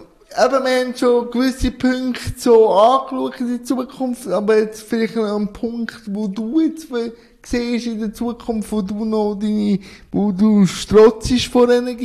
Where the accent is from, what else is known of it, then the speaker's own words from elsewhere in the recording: Zug, Switzerland; Also ich komme ja aus dem Kanton Zug